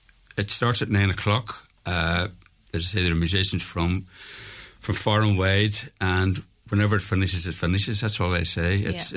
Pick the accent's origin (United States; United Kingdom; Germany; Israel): United Kingdom; Belfast, Northern Ireland; now in Ireland; When I grew up in Belfast in the 50s, I'd say no more, there was that community spirit, back-to-back houses and terrace streets.